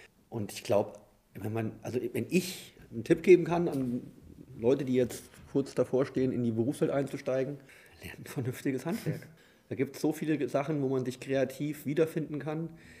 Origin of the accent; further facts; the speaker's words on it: Fulda, Hesse, Germany; moved away as an adult; obwohl ich direkt nach dem Abi aus Fulda weg bin, immer eine sehr große Verbindung zu meiner Heimat gehabt und gehalten durch meine Familie und meine Freunde.